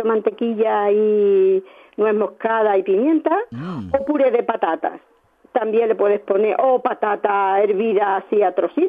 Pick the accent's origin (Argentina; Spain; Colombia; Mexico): Spain; Seville, Andalusia; born there; Jo nací en Sevilla.